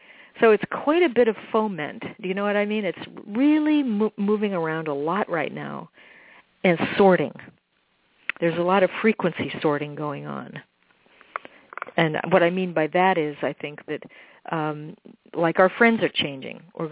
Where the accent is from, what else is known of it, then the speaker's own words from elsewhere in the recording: Midwest, United States; I grew up in the Midwest riding horses and being out in nature and drawing and being an artist and reading a lot.